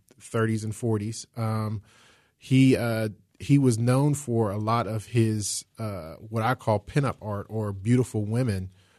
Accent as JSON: {"language": "English", "town": "Pittsburgh", "region": "Pennsylvania", "country": "United States", "said": "because I'm from Homewood, so that was like a nugget that I was like really surprised about."}